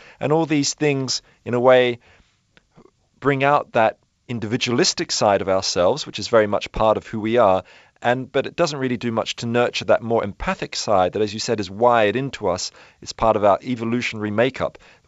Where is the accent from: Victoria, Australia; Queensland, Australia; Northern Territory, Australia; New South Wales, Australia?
New South Wales, Australia; Sydney; as a young boy growing up in Australia in Sydney in the suburbs.